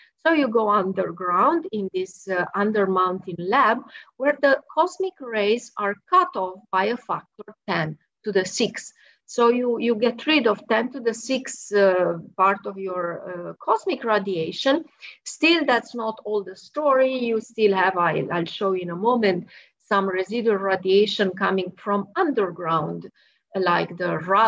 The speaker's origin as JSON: {"language": "English", "town": "Brașov", "region": "Brașov County", "country": "Romania", "tie": "born there", "second_language": "English", "said": "I was born in Romania. So that's Romania, actually in the center, very center of the country, a very beautiful town, which is called Brașov."}